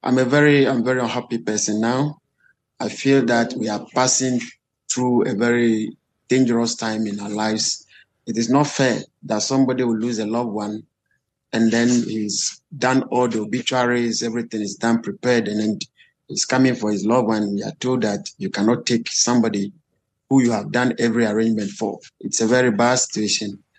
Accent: Ghana; And so it's really a hectic time for all of us as Ghanaian people.

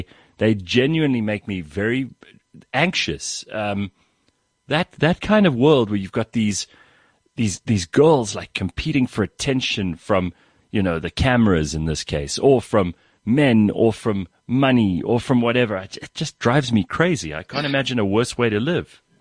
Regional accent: Pretoria, Gauteng, South Africa; I grew up in Pretoria.

